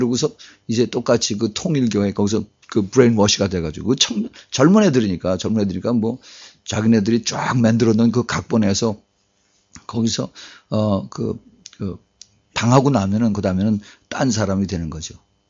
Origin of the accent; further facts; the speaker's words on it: South Korea; 내가 한국 사람이라니까 인삼을 보여주면서